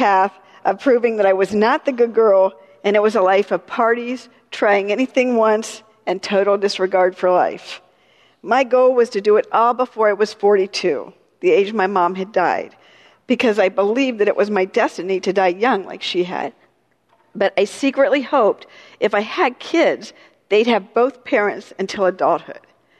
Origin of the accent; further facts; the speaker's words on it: Columbus, Ohio, United States; born there; I was born in 1961 in Columbus, Ohio, so I'm a Buckeye